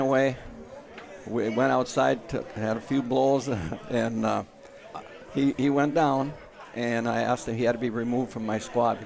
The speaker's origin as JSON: {"language": "English", "region": "the North", "country": "United States"}